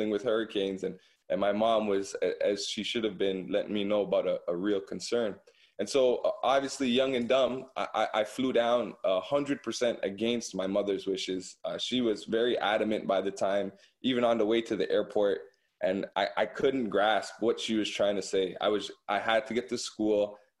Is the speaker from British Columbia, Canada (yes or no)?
no; Toronto, Ontario, Canada; And so I'm from Toronto, Canada